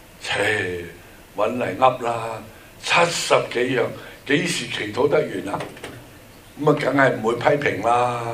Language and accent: Chinese; Guangdong, China; 这个是我们广东人的方法，轮流咯。